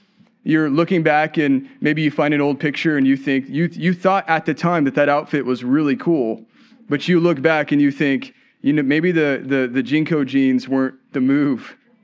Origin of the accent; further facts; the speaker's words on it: Colorado, United States; I'm always fascinated when I go back home to my home state of Colorado, where I was born and raised, to see the new stuff that pops up.